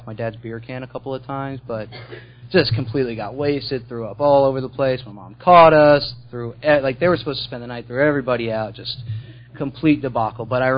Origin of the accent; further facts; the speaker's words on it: Sarasota, Florida, United States; born there; But I was born in Sarasota, and my parents were middle class. We weren't poor, but we weren't rich.